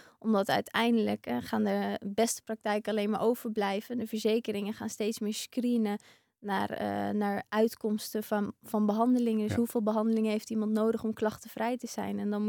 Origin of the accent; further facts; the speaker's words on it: Amsterdam, North Holland, Netherlands; daarbij, we komen uit Amsterdam.